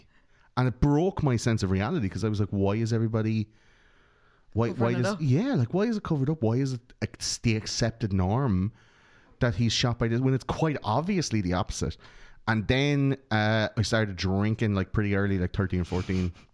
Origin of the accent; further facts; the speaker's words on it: Ireland; we grew up in a place where we knew some shit's going down